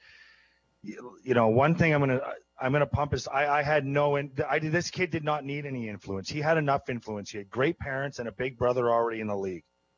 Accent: St. Catharines, Ontario, Canada; I joked with you about being the St. Catharines kid, and it's true. He's from my hometown.

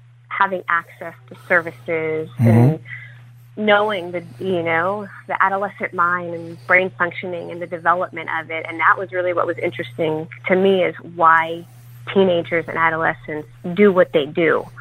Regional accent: Cliffside Park, New Jersey, United States; So I grew up in Cliffside Park, New Jersey, a very small town right outside of New York City. And I came down to Florida to pursue my career

